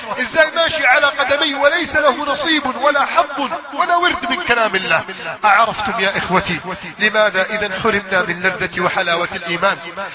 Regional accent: Egypt; اللهم احفظ بلدنا مصر

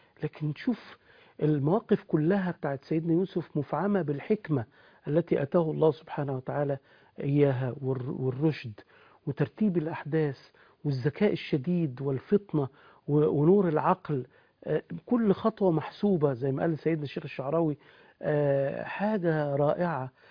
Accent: Egypt; احنا كمصريين بنشعر بفخر وعزة، وان بلدنا دي مفيش زيها.

